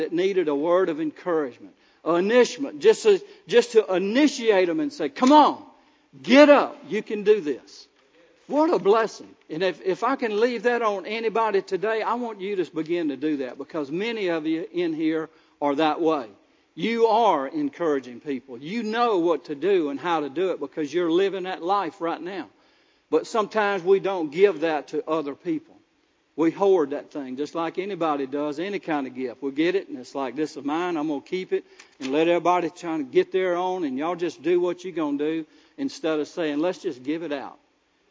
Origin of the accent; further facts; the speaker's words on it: Louisiana, United States; I told him, I said, I'm from Louisiana.